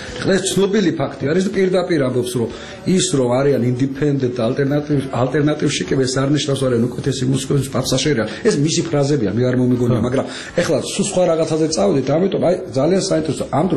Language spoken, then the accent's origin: Georgian; Tbilisi, Georgia; მე გავიზარდე ფიროსმანის ქუჩაზე, ოქროს უბანი ერქვა, ყველა ძველი ბიჭი ცხოვრობდა